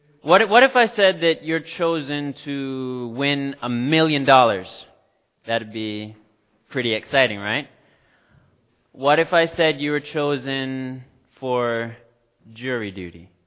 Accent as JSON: {"language": "English", "country": "Cayman Islands", "said": "I'm from the Cayman Islands, down in the Caribbean. It's south of Cuba and west of Jamaica."}